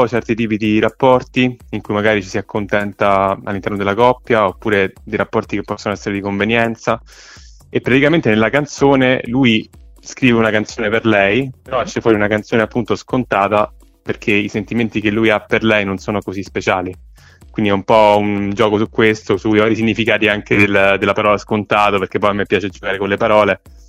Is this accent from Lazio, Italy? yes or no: yes; Rome, Lazio, Italy; io sono di Roma e suono spesso in giro, nei locali qui a Roma.